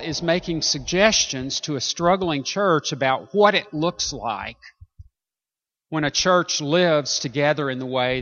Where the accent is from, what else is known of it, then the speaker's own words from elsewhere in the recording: the South, United States; Now, I grew up in the South. I grew up in the South in the 40s and 50s.